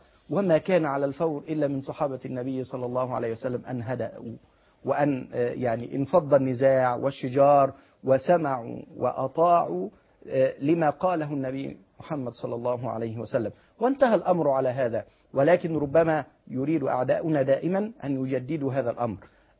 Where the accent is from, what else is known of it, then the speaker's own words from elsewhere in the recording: Egypt; وفي بلدنا مصر،